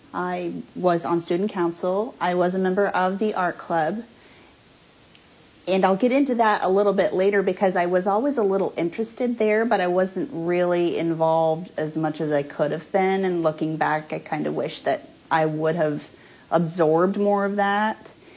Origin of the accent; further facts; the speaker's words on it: Albia, Iowa, United States; Born and raised here in Albia. Went to school, graduated here from Albia High School in 97